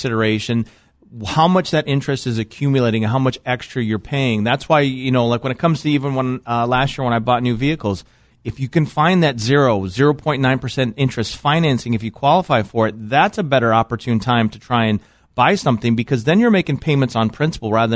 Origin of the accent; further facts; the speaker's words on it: Midwest, United States; also born or lived in California; part of the reason why I wanted to move here, obviously, number one is family, because I'm from the Midwest.